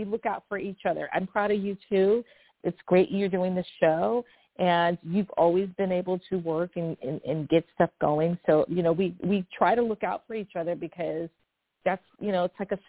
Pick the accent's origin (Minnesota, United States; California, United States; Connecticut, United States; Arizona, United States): California, United States; also born or lived in New Jersey / New York / United Kingdom; So I left New Jersey when I was a little girl. So I was raised in California. I was raised in the Valley. So I moved out here when I was really young.